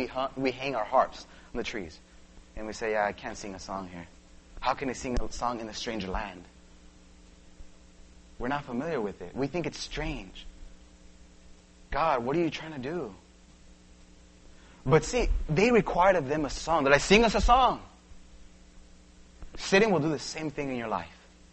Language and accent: English; California, United States; now in Kansas, United States; My comfort zone is Kansas. I'm from Southern California.